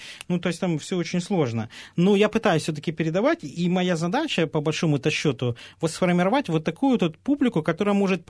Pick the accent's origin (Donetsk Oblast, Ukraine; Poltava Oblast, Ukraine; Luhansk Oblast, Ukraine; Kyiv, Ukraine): Luhansk Oblast, Ukraine; Rovenky; Ну, я из Ровенек, такой город есть